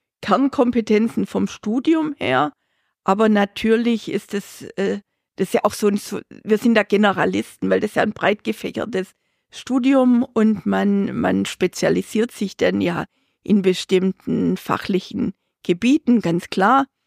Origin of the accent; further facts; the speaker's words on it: Germany; Da sind wir Deutsche ja eher ein bisschen zurückhaltend.